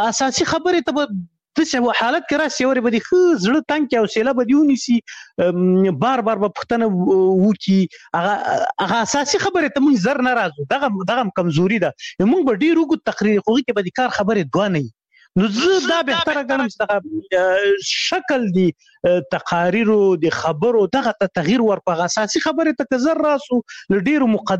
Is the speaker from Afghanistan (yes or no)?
no; Khyber Pakhtunkhwa, Pakistan; شمشتو مهاجرینو کمپ اوس هغه دی هغه پخواني جهادي رهبرانو ندیو رهبر کمپ مشهور کمپ زه په غو کې لوی سوی یم